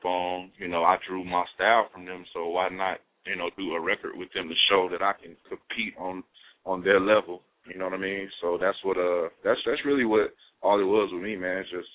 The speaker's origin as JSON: {"language": "English", "town": "Gary", "region": "Indiana", "country": "United States", "tie": "born or raised there", "said": "I mean, you know, I grew up in the Vice Lord neighborhood, man, on the east side"}